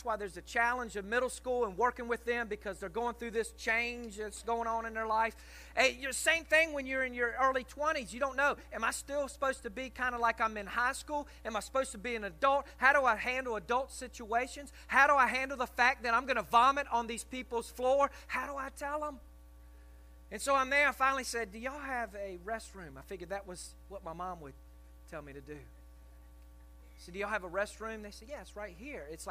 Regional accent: Virginia, United States; I grew up in Tidewater, Virginia, and going to the Hampton Coliseum as a boy and watching the circus.

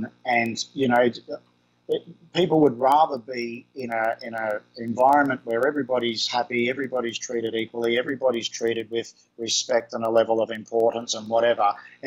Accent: Australia; I am not a Filipino, right? I will never, ever think like a Filipino, and they will never, ever think like an Australian, right?

